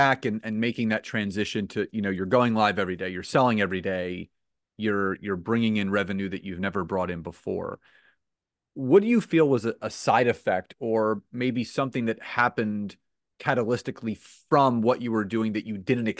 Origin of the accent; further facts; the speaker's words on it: New Jersey, United States; Me too. What part of Jersey are you from?